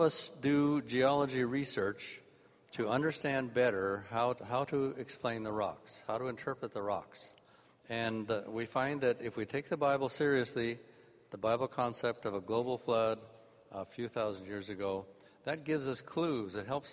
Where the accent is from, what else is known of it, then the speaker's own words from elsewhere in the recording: Loma Linda, California, United States; I'm from Loma Linda.